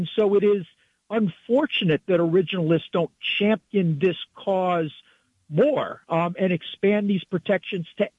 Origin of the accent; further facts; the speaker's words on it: Pittsburgh, Pennsylvania, United States; I was born and raised in Squirrel Hill, which is a Jewish community in Pittsburgh. I was bar mitzvahed at the Tree of Life